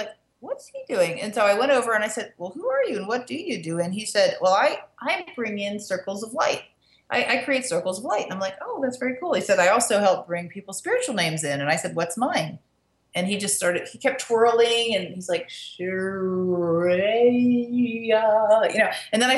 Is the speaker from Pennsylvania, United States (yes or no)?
no; Virginia, United States; In Virginia. Okay. So we started young back there, you know.